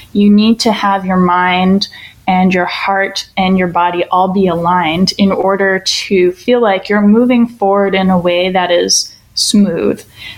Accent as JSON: {"language": "English", "region": "East Coast", "country": "United States", "tie": "born or raised there", "moved": "yes", "said": "when I moved from the East Coast, which is where I grew up, to the West Coast, and I started working in tech."}